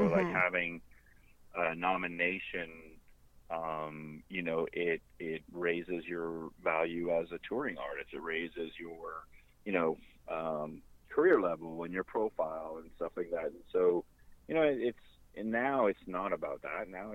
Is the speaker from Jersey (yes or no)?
no; Canada; A lot of that is being Canadian, I think